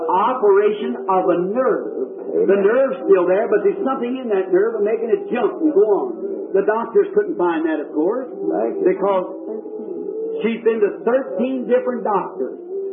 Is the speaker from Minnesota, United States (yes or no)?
no; Boston, Kentucky, United States